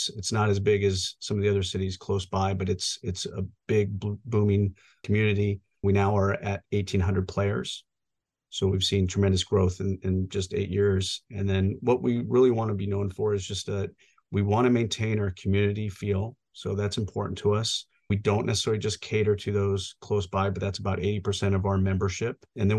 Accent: Des Moines, Iowa, United States; I grew up again in Des Moines, Iowa, played soccer throughout my youth, played high school locally

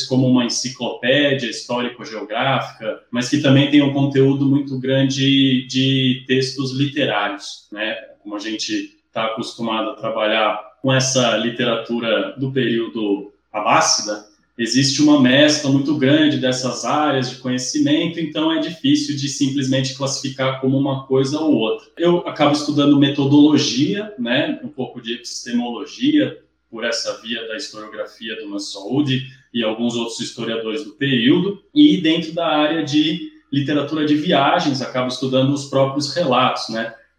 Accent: São Paulo, Brazil; tenho 33 anos, sou de São Paulo

